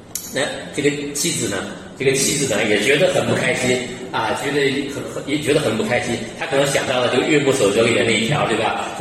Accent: China; 其实不是，我们中国人听到这些，我们会有一个很不好的联想

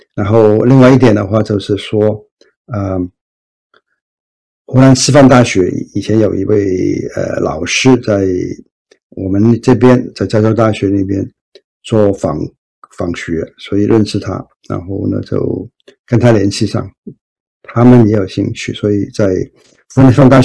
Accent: Hong Kong; moved away as an adult; now in United States; 我就68年从香港到美国，我在香港长大的。

